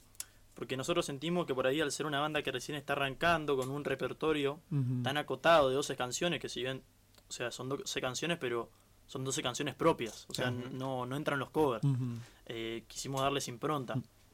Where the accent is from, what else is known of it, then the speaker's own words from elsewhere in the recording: Santo Tomé, Santa Fe, Argentina; somos ahí de Santo Tomé, barrio El Tanque, y vivía a 4 cuadras de mi casa.